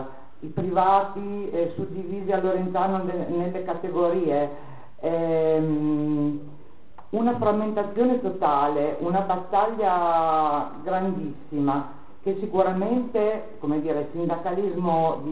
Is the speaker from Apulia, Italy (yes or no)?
no; Emilia-Romagna, Italy; Noi veniamo dall'Emilia Romagna